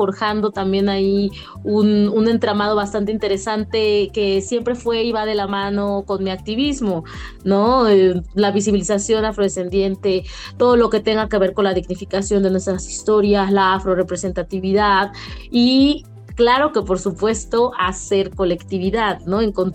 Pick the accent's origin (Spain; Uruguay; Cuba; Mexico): Mexico; León, Guanajuato; como en el caso mío, que soy originaria de León, Guanajuato.